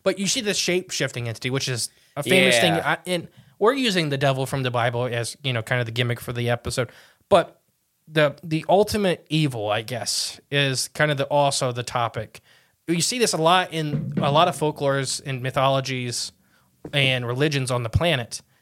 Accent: United States; I'm from America where we both speak English.

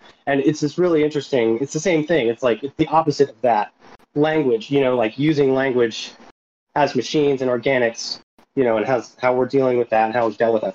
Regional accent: Philadelphia, Pennsylvania, United States; from Philadelphia, by the way.

